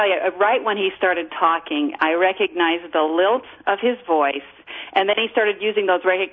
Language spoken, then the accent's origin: English; Idaho, United States; I grew up in Southeast Idaho, and people were always bearing their testimony to me throughout junior high and high school